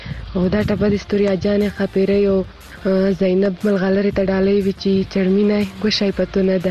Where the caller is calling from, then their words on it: Khyber Pakhtunkhwa, Pakistan; له وزیرستان در سره یم